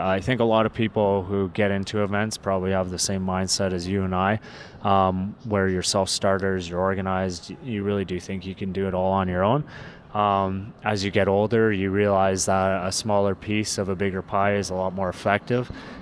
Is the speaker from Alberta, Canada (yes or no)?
yes; Alberta, Canada; Well, I'm from Alberta, so I have to go with steak.